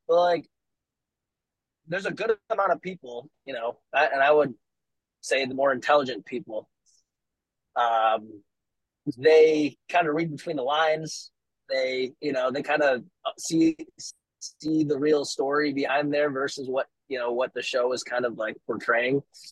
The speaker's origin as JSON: {"language": "English", "town": "Chicago", "region": "Illinois", "country": "United States", "lives_now": "Florida, United States", "said": "Illinois, because I'm from Chicago and I have a lot of contacts there."}